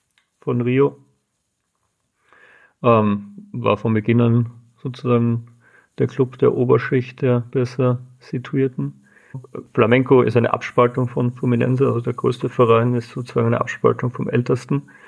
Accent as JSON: {"language": "German", "town": "Klosterneuburg", "region": "Lower Austria", "country": "Austria", "said": "Also ich bin aus Klosterneuburg bei Wien"}